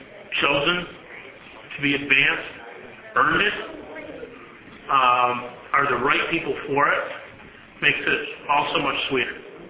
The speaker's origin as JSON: {"language": "English", "region": "Scotland", "country": "United Kingdom", "said": "I'm Scottish, I invented the word."}